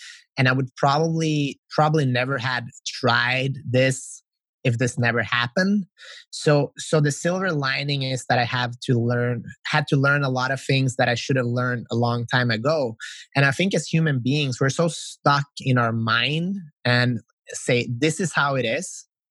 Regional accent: Sweden; also born or lived in North Macedonia; I grew up in Sweden, but I'm originally from Macedonia.

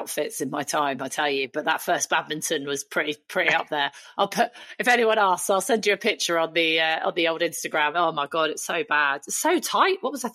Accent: England, United Kingdom; accent: Southern English; I am as the opposite of diverse, and I don't even have an accent. Like, if I was from Wales, I'm just Southern.

